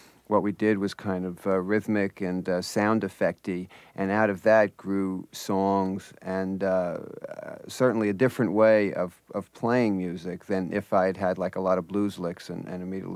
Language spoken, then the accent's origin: English; New Jersey, United States; we came from somewhat the same area. She was from South Jersey, and I was from Central Jersey, and I spent a lot of summers outside Philly